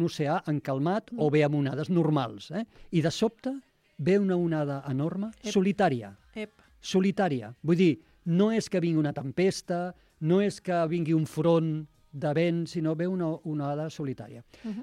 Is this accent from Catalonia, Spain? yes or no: yes; Tarragona, Catalonia, Spain; Jo soc de Tarragona, jo soc d'entorn marí.